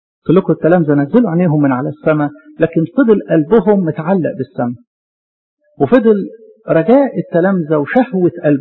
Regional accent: Egypt; احنا عندنا في مصر هنا الجبال بتاعتنا جبال صحراوية مش مسكونة

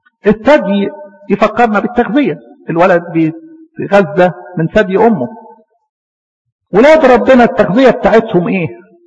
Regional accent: Egypt

